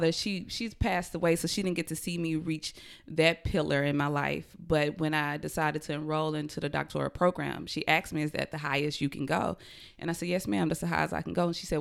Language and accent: English; Batesville, Mississippi, United States; But growing up in Batesville, I was an athlete. I was a doer, giver in the community.